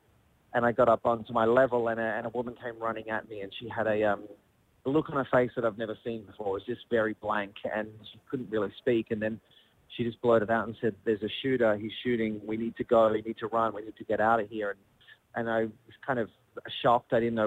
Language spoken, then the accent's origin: English; Australia; I'm Australian.